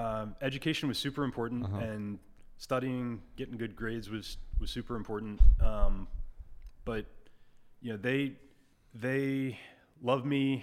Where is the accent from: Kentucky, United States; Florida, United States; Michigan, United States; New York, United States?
Michigan, United States; Detroit; So grew up, born in Michigan, mm-hmm. Detroit, Michigan.